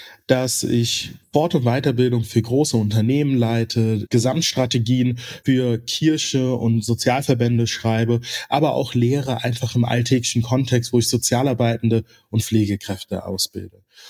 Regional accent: Mainz, Rhineland-Palatinate, Germany; Ich komme aus meiner Geburtsstadt Mainz.

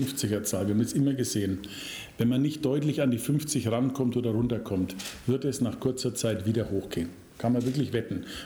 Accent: Bavaria, Germany; Und es sei mir verziehen als Bayer, wenn ich das sage.

